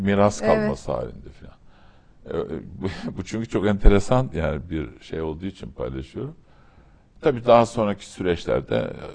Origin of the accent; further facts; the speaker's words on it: Istanbul, Turkey; Şimdi ben İstanbul'da doğma büyüme aslında belli bir şeye kadar hep İstanbul, Fatih. Ama aile Rize, Çayeli, Büyükköy.